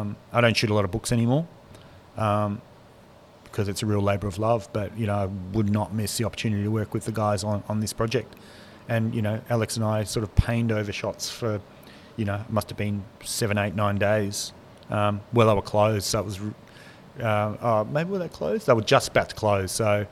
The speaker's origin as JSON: {"language": "English", "town": "Melbourne", "region": "Victoria", "country": "Australia", "tie": "born or raised there", "lives_now": "Sydney, Australia", "said": "Like I grew up in Melbourne, moved to Sydney in 1999"}